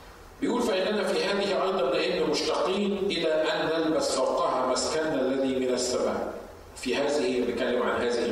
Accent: Egypt; عشان كده عندنا في مصر كانوا كل يوم خميس

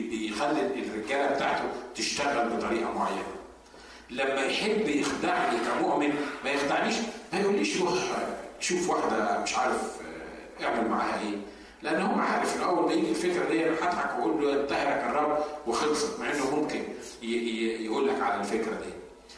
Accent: Egypt; احنا عندنا في مصر قسم في البوليس

